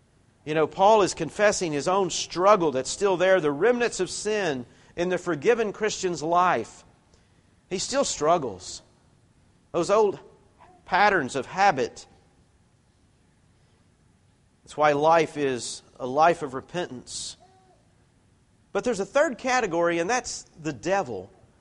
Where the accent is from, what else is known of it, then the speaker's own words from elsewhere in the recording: United States; I'm an American. I like a hotel room when I go on vacation.